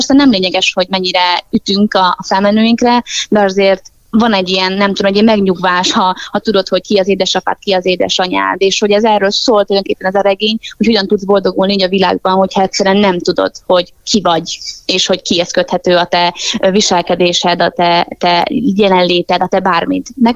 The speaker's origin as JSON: {"language": "Hungarian", "town": "Debrecen", "region": "Hajdú-Bihar", "country": "Hungary", "lives_now": "Budapest, Hungary", "said": "én debreceniként képtelen vagyok megszokni, már a jó értelemben, hogy ennyire sűrű, ennyire sok az ember, ennyire hatalmasak az épületek."}